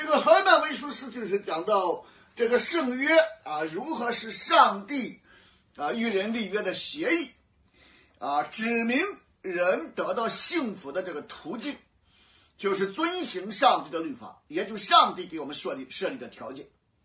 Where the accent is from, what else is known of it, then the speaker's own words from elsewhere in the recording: Shandong, China; 那我们加工成面条，我们山东人风格的。